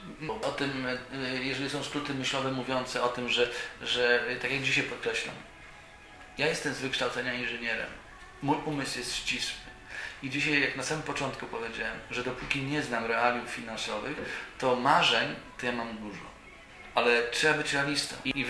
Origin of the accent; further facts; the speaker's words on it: Elbląg, Warmian-Masurian Voivodeship, Poland; Ja mówię to do pana jako Elblążanin. Ten obiekt zostanie w Elblągu.